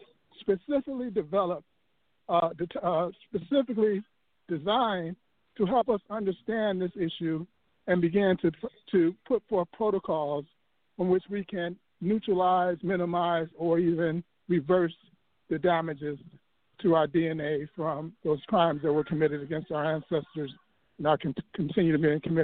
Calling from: Chicago, Illinois, United States; I'm with the National Coalition of Blacks for Reparations in America, and I'm calling from Chicago.

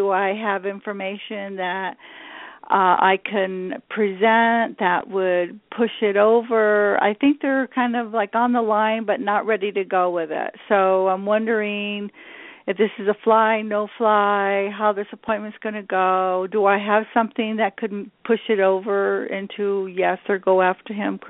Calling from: California, United States; California, the Southwest. It's dry as a bone here.

